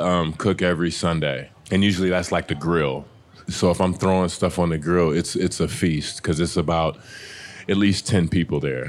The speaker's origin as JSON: {"language": "English", "region": "Texas", "country": "United States", "said": "I'm from Texas."}